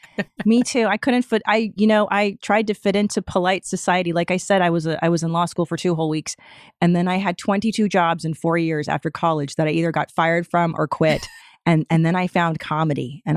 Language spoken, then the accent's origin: English; Los Angeles, California, United States; I grew up in Los Angeles and I'm like a 90s liberal.